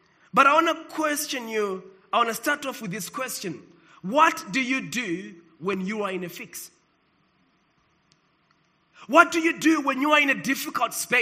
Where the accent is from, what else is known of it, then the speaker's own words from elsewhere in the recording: Cape Town, Western Cape, South Africa; Okay, I came from Cape Town as well.